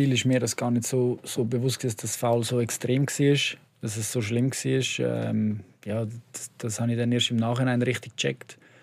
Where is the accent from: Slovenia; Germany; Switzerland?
Switzerland; Brugg, Aargau; Weil ich bin ja aus Brugg, eigentlich, ja, jeder in Brugg war GC-Fan.